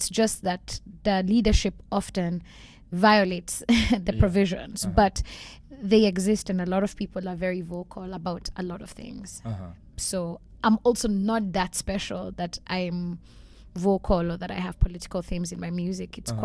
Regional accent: Kenya; There's always going to be a Kenyan slant in my worldview because I am Kenyan.

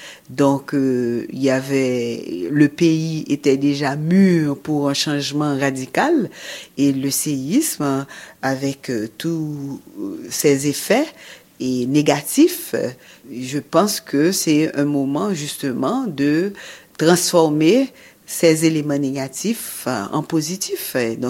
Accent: Haiti; en tant que Haïtien, on se sentait blessé.

